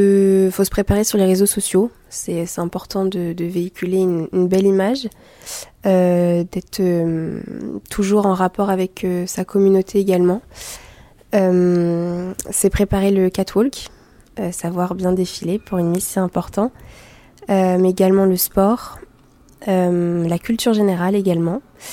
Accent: Tourville-sur-Odon, Normandy, France; J'aime beaucoup ma Normandie, j'aime beaucoup ma ville, même si je suis de Tourville-sur-Odon, voilà, je suis quand même à côté. Et puis j'ai toute ma famille, tous mes amis

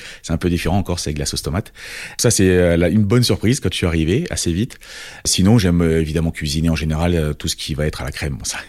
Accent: Corsica, France; moi, je viens de Corse, donc la caractéristique, la personnalité des Corses, elle est connue

